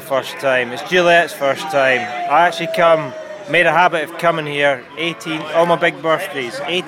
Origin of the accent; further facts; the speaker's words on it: Edinburgh, Scotland, United Kingdom; born there; moved away as an adult; also born or lived in Leeds, United Kingdom; I was born in Edinburgh, Scotland. Okay. I moved to Leeds.